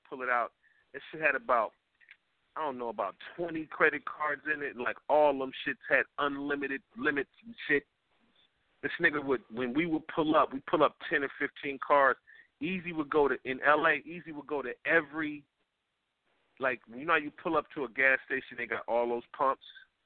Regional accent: East Coast, United States; I'm from the East Coast. L.A. was a whole different animal.

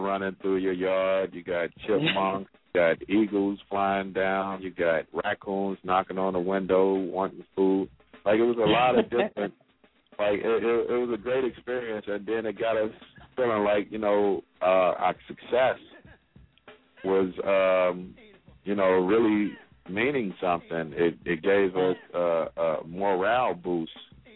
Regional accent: United States; we don't perform in America, and here it is, we're from America

